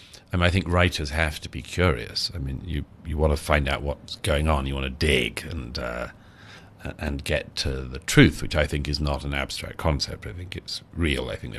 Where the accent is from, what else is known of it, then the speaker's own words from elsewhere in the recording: United Kingdom; And I'm also British, so we're not very good at talking about ourselves.